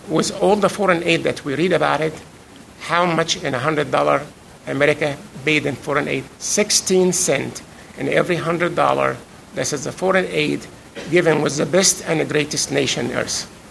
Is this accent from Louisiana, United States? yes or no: no; California, United States; they know I'm from California, and California is fighting to try to reverse the Supreme Court decision